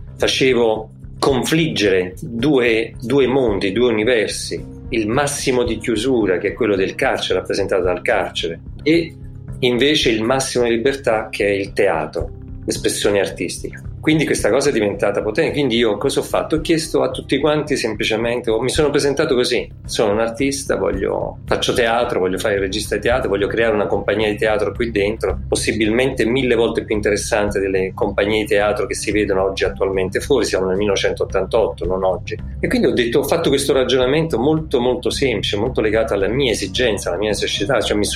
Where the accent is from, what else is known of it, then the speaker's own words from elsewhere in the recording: Naples, Campania, Italy; perché essendo io napoletano, giovane, i capelli lunghi